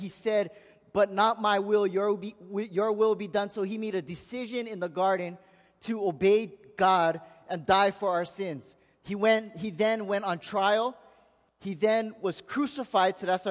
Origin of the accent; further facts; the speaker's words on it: Aiea, Hawaii, United States; I'm from Aya, and if you know anything about Aya, you have to either play soccer or baseball because it's in the water.